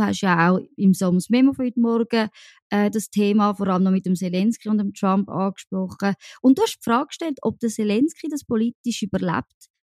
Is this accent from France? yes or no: yes; France; das sage ich sogar als Französin